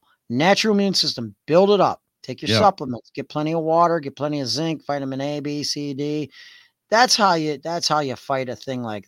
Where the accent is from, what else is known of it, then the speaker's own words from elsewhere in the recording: Dubuque, Iowa, United States; I'm growing up. I grew up in Dubuque, Iowa. And I was like, shit, man, you're only like 80 miles away from me.